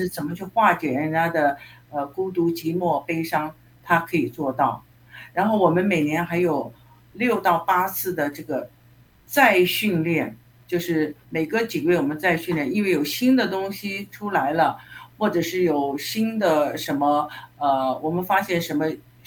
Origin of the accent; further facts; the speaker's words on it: China; now in United States; 那我们中国人呢，就是没有那么踊跃。